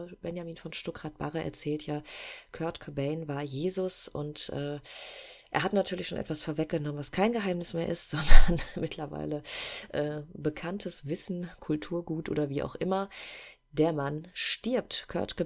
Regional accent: Essen, North Rhine-Westphalia, Germany; Zeche Karl, also in meiner Heimatstadt und in meinem Wohnort

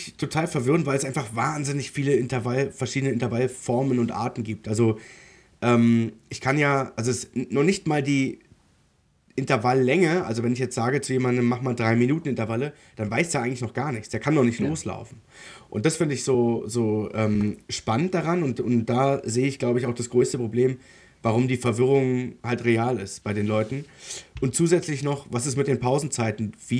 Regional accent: Dresden, Saxony, Germany; ich bin Dresdner, ja. Ich habe meine Mutter, also Familie mütterlicherseits kommt aus Dresden, väterlicherseits aus der Altmark, also Stendal und Umgebung.

